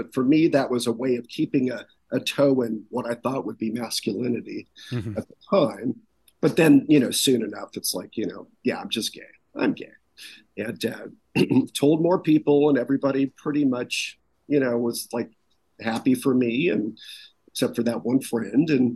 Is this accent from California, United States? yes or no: yes; Los Angeles, California, United States; also born or lived in Newport Beach; I was born in Los Angeles and lived for that time in the Valley, before that in fancy Hancock Park, before my mom met that guy with the eight kids.